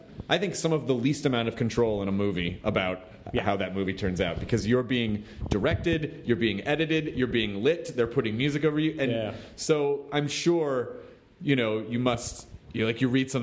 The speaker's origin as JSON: {"language": "English", "region": "the South", "country": "United States", "tie": "born or raised there", "said": "I was socially ostracized and tortured relentlessly growing up in the South."}